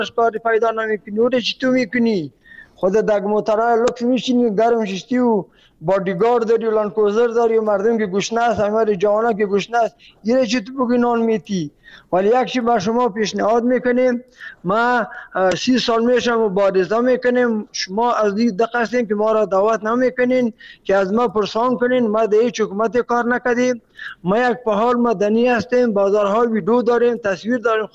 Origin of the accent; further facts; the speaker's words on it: Afghanistan; خودم پورا افغان هستم